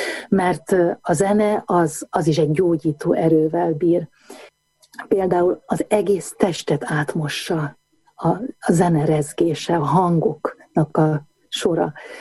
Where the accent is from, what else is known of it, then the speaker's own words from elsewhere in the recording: Banská Bystrica Region, Slovakia; egy kis határmenti falu, Losonc mellett, Ipolymenti falu, és ez nekem rengeteget adott, ahol több generáció élt együtt